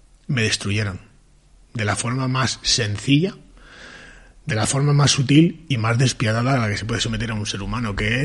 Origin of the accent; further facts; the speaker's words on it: Madrid, Community of Madrid, Spain; Soy un papá de Madrid